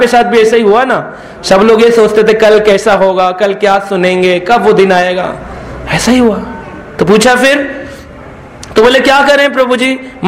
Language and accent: Hindi; Mathura, Uttar Pradesh, India; हम लोग मथुरा के रहने वाले हैं, पर मेरी पढ़ाई विदेशों में हुई, बाहर घूमता रहा, लेकिन परिवार में हमने जब बहुत छोटे थे तो देखा है कि लाइट भी नहीं होती थी।